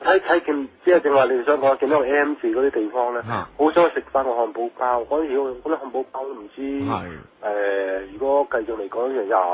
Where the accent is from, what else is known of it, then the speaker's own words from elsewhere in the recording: China; 我哋中國人咧胃好大，食唔飽啊嘛。